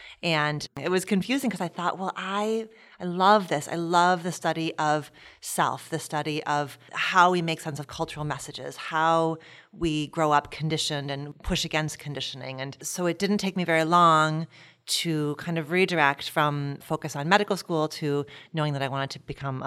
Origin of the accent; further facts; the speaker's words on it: Detroit, Michigan, United States; My first job was at a restaurant in my hometown called Big Boy in Detroit, Michigan.